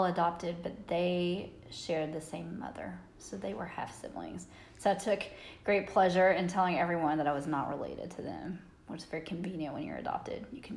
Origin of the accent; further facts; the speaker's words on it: Nashville, Tennessee, United States; I grew up in Nashville, Tennessee, in a suburb just outside of Nashville.